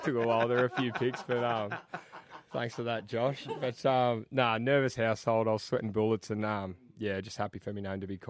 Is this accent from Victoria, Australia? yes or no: yes; Melbourne, Victoria, Australia; I grew up in Essendon, back in Melbourne